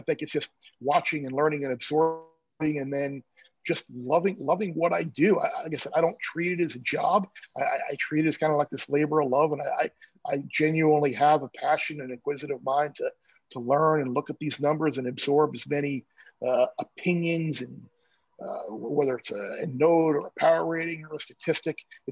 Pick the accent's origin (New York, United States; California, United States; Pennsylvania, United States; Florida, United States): New York, United States; I was the kid growing up in New York, keeping score in my scorebook for a Yankees game during the summer in 1980.